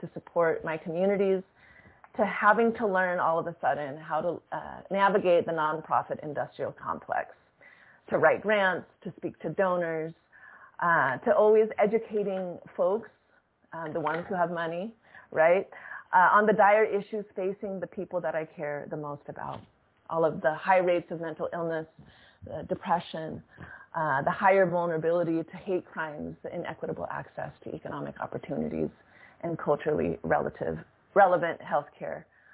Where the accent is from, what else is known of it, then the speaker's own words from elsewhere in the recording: Seattle, Washington, United States; first language Tagalog; I am second generation Filipino-American, queer and non-binary, and I grew up on Coast Salish territories, mostly in Seattle.